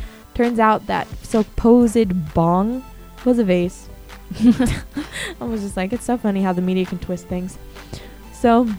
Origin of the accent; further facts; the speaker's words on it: Los Angeles, California, United States; See, for me, it's because I'm from SoCal. I'm from LA, so I go to Universal all the time and seeing all that.